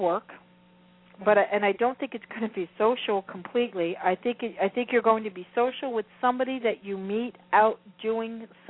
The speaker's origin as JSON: {"language": "English", "region": "Florida", "country": "United States", "said": "I'm from Florida, and we like to go to the beach, so dude, we say dudes a lot."}